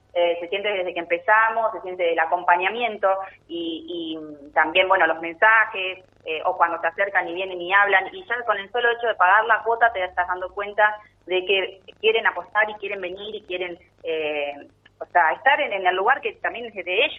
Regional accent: Olivera, Buenos Aires, Argentina; Como decís vos, nosotros somos de Olivera, del pueblo

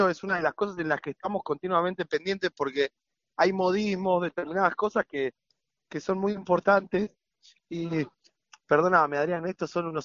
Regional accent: Quilmes, Buenos Aires Province, Argentina; Yo particularmente soy el conurbano bonaerense, digamos. Yo soy de Quilmes.

